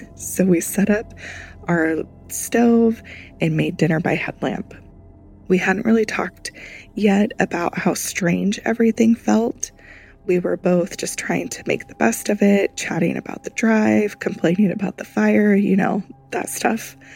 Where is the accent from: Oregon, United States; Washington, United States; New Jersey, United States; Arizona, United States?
Oregon, United States; Portland; I'm from the Portland, Oregon metro area. And like most folks up here in the Pacific Northwest